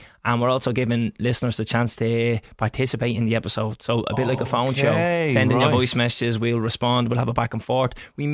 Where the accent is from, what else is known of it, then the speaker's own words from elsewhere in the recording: Dublin, Leinster, Ireland; We're both from Inner City, Dublin.